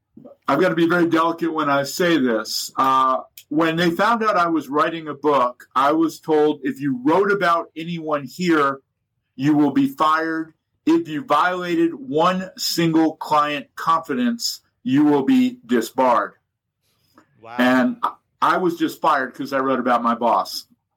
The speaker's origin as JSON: {"language": "English", "region": "New Mexico", "country": "United States", "said": "even though I'm from New Mexico, I sort of, you know, I'd gone to Cornell and thought I was a big deal."}